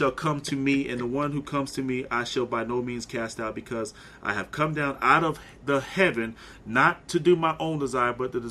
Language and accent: English; Bridgeport, Connecticut, United States; For those who don't know, if you haven't guessed, I'm from Bridgeport, Connecticut.